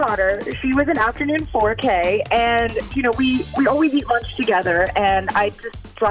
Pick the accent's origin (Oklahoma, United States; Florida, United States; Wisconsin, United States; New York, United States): Wisconsin, United States; Madison; I'm from Madison.